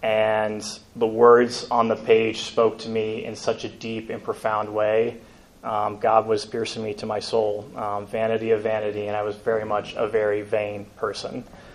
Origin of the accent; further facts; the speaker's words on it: Akron, Ohio, United States; I entered at John Carroll after graduating from Firestone High School, growing up in Akron in 2013.